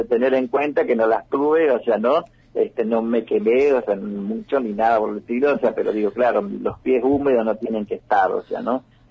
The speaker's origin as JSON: {"language": "Spanish", "region": "Buenos Aires", "country": "Argentina", "said": "vengo de Buenos Aires y yo estas cuestiones así populares no las conocía"}